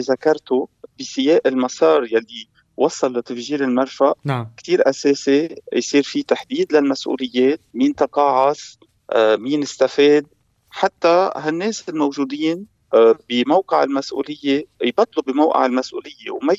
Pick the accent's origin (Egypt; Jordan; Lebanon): Lebanon; نحن معنيين كلبنانيين جميعا